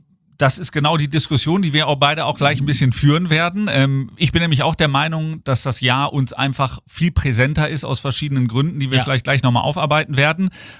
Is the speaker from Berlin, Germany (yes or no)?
no; Hanover, Lower Saxony, Germany; als Hannoveraner